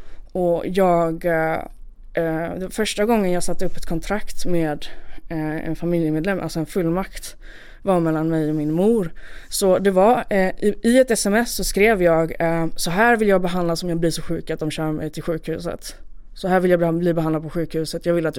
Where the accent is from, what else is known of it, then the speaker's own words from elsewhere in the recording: Malmö, Skåne, Sweden; jag fick åka hem då till min hemort, tillbaka till Malmö